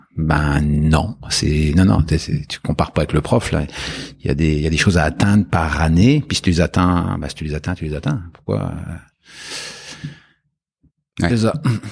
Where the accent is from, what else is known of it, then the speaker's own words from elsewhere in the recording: France; now in Canada; en tant que Français